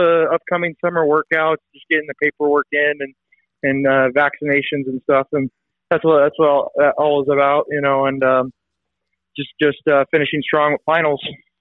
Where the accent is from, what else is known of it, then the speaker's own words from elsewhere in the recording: West Coast, United States; Yeah, I'm from the West Coast. I got family out in the East Coast.